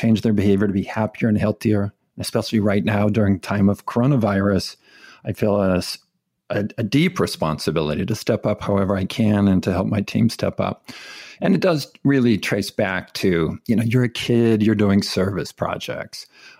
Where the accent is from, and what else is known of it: California, United States; born or raised there